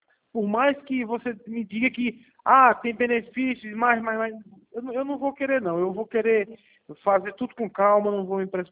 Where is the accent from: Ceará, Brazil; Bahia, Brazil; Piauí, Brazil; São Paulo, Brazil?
Piauí, Brazil; Picos; Eu trabalho em Oricuri, em Pernambuco. Eu sou de Picos, Piauí.